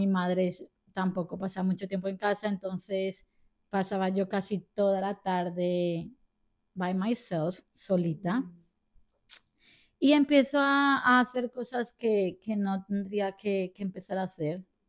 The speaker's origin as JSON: {"language": "Spanish", "country": "Colombia", "tie": "born there", "said": "Bueno, pues yo nací en Colombia un bendecido 15 de abril de 1990 a las..."}